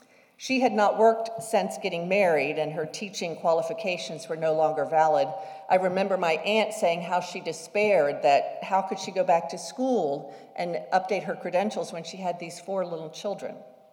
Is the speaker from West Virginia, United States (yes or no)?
yes; West Virginia, United States; I'm from West Virginia. I come from a family of storytellers.